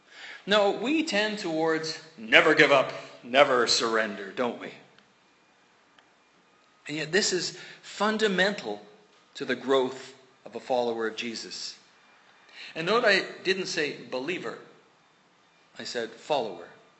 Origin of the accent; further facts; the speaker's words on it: Canada; also born or lived in England; But as a consequence of being English-born and then being raised in Canada